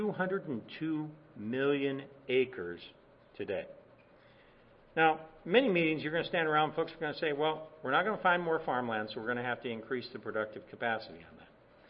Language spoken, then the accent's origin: English; South Dakota, United States; Now, I'm a rancher from South Dakota.